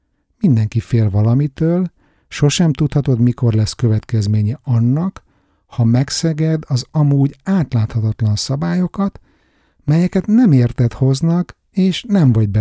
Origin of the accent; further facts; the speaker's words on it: Hungary; now in Sweden; Ehhez viszont sajnos el kellett költöznem otthonról. A remény, hogy egyszer a szülőhazámban is szabad lehetek majd, sosem hal meg.